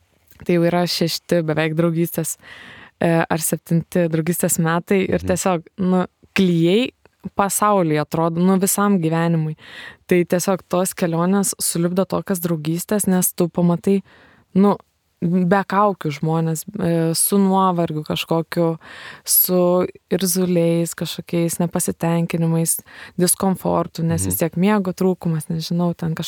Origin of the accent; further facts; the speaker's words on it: Telšiai, Telšiai County, Lithuania; Iš Telšių. Aš irgi iš Telšių.